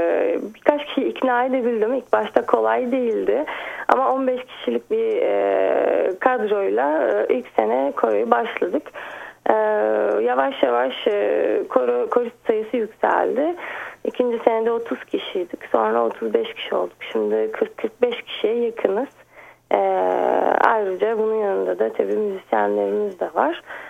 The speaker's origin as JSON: {"language": "Turkish", "town": "Paris", "region": "Île-de-France", "country": "France", "tie": "born or raised there", "said": "Ben 84 doğumluyum, Paris doğumluyum."}